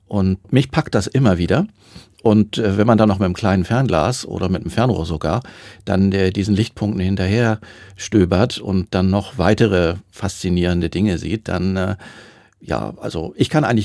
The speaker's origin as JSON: {"language": "German", "region": "Lower Saxony", "country": "Germany", "tie": "born or raised there", "said": "Ich bin auf dem Land aufgewachsen, im alten Land, also im Norden von Deutschland und in einem kleinen Dorf."}